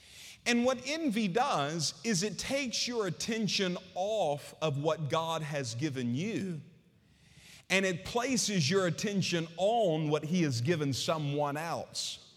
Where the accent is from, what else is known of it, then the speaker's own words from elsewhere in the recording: Mississippi, United States; We're from Mississippi.